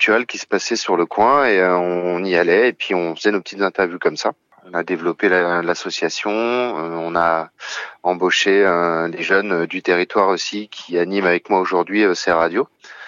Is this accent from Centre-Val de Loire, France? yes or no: yes; Centre-Val de Loire, France; also born or lived in Paris; moi je suis originaire du Berry